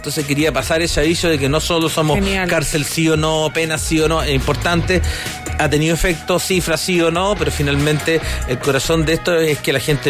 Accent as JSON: {"language": "Spanish", "town": "Viña del Mar", "region": "Valparaíso", "country": "Chile", "said": "yo de Viña, pero bueno, somos de la quinta región"}